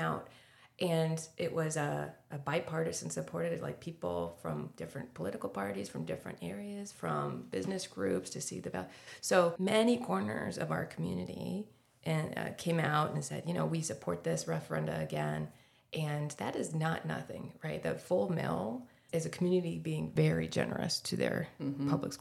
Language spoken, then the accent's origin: English; Tampa, Florida, United States; now in Sarasota, United States; I grew up in Tampa Bay. And as you said, I was around the country for a little bit and wanted to come home to Florida, and kind of found myself in Sarasota.